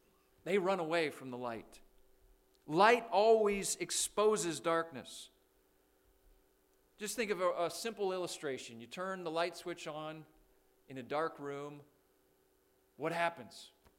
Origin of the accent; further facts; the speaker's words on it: Saskatchewan, Canada; I grew up in Canada. I grew up in the province of Saskatchewan. We have provinces instead of states.